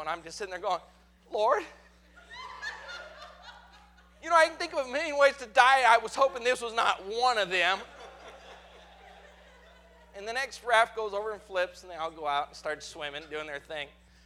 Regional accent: Colorado, United States; I grew up in Colorado. In Colorado, you just don't go jump in a body of water.

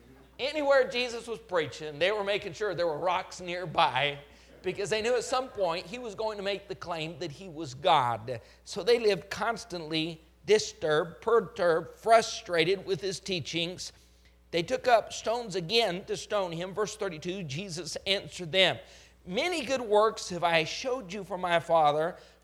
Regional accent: Colorado, United States; I remember years ago, growing up in Colorado, down at the food mart, one time two men showed up in these robes

